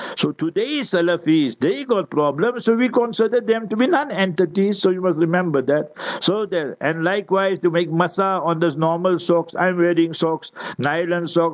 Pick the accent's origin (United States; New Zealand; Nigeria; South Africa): South Africa; Heidelberg, Gauteng; born there; I was born in Heidelberg, Transvaal, Gauteng, whatever you want to say. So now, everybody, there was Hanafi, the Ustaz were Hanafi, so we follow the Hanafi school.